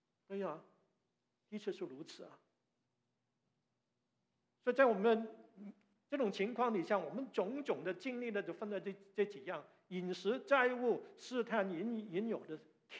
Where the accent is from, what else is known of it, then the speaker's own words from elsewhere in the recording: China; 我们中国人还有句说话